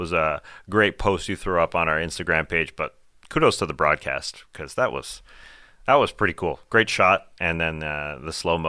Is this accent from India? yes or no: no; Mississauga, Ontario, Canada; A lot of things can make you cry in Mississauga, my hometown.